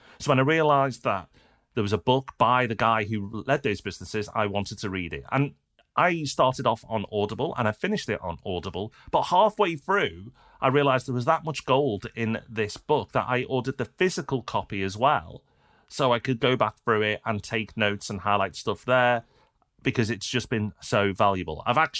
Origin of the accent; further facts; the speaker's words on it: Liverpool, North West England, United Kingdom; And I am from Liverpool, so trust me, that's not easy to say.